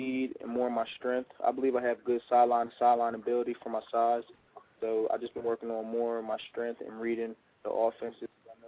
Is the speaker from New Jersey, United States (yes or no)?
yes; Collingswood, New Jersey, United States; Yes, I'm originally from Collinswood, New Jersey.